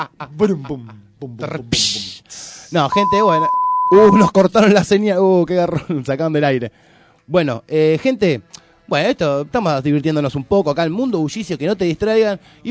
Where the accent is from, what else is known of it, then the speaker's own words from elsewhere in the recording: Argentina; No, sí, y somos argentinos.